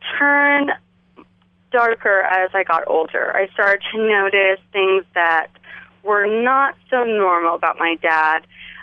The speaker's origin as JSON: {"language": "English", "town": "Yakima", "region": "Washington", "country": "United States", "tie": "born or raised there", "said": "And so we grew up in Yakima. We lived out in this area."}